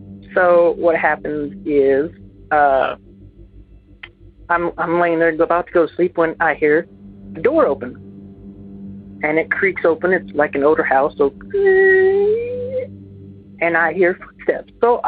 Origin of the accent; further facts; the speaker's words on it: Texas, United States; now in Louisiana, United States; I'm from Texas. Was from Texas, but now I'm in Louisiana.